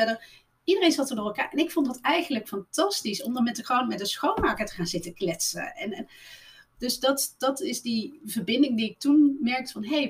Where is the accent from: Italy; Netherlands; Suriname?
Netherlands; North Brabant; ik ben opgegroeid in Brabant op een boerderij ja, en de omgeving.